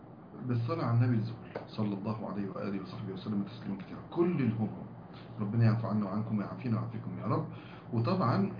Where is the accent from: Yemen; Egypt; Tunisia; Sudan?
Egypt; احنا مصريين عندنا غصب عننا في الحب وفي العاطفة